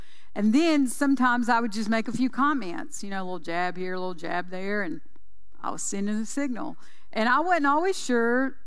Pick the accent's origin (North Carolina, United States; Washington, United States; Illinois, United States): North Carolina, United States; moved away as an adult; I'm from North Carolina. And so I left North Carolina. Did you hear me say North Carolina? Two hours from the mountains, 3 hours from the beach. That's my home.